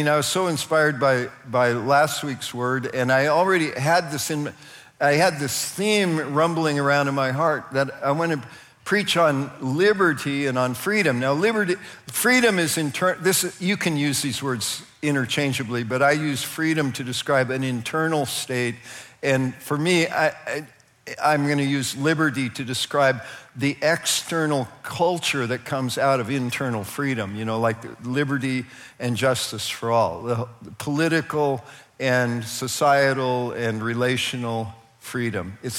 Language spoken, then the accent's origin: English; United States; You know, and I'm American, you know, I hate regulations.